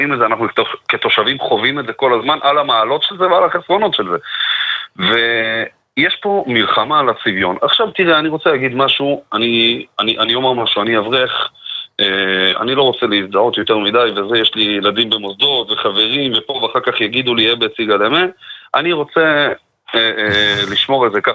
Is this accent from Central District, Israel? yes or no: no; Beit Shemesh, Jerusalem District, Israel; תשמע, אני מבית שמש.